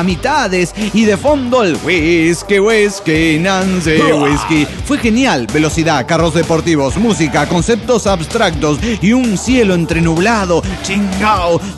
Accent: Olavarría, Buenos Aires Province, Argentina; de Olavarría, Argentina.

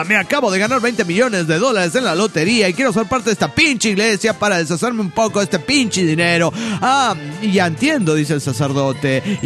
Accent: Guadalajara, Jalisco, Mexico; now in Brazil; yo soy de Guadalajara, estoy en Brasil

